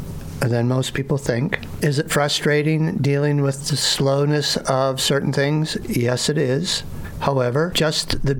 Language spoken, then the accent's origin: English; Warren, United States; I've found Warren people, because this is my hometown, to be very generous throughout my lifetime and my return here over the past 5 years.